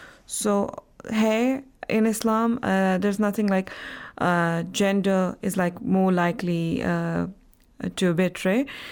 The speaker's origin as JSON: {"language": "English", "region": "Jammu and Kashmir", "country": "India", "lives_now": "Qom, Iran"}